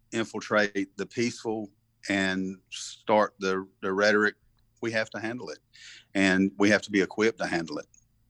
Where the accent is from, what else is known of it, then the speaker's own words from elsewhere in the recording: Southport, United States; You know, I was born and raised in Southport. I know how valuable our waters are.